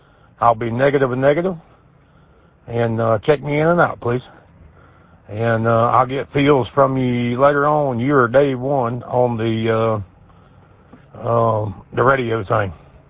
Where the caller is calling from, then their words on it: St. Augustine, Florida, United States; I'm checking in from Florida tonight. I'm down here in I can't remember the name of it now. Saint Augustine, Florida.